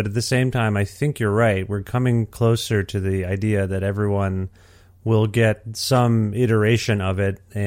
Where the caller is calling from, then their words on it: Alberta, Canada; I'm calling you from Alberta